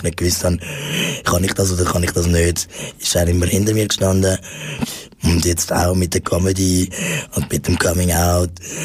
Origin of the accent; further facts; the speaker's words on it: Zurich, Switzerland; ich bin bei der Familie von meiner Mutter aufgewachsen, da in Zürich. Sie ist Spanierin, mein Vater ist Dominikaner.